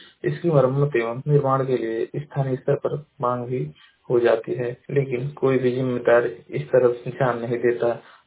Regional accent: Maharajganj, Uttar Pradesh, India; मैं जिला महाराजगंज का निवासी हूँ।

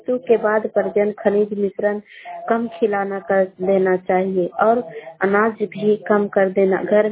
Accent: Bihar, India; मैं गोबा सुखपुरा से बोल रही हूँ, पटना जिला के रहने वाली हूँ।

